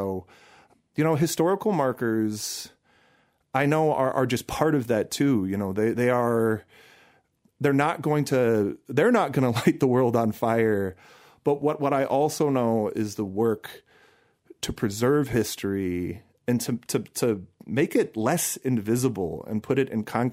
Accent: Milwaukee, Wisconsin, United States; I'm from Milwaukee. My family moved here in 1985. My mother is Chinese. My father is Irish. And having grown here, really grown up here in the abundance of the city

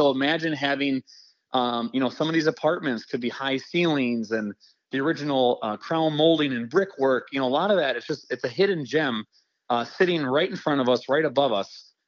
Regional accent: Rice Lake, Wisconsin, United States; Gosh, you know, I was born and raised in the Rice Lake area, but Rice Lake's not unique.

